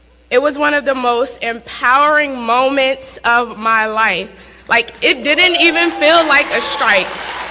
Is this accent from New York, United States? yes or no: no; Richmond, Virginia, United States; I'm from Richmond, Virginia.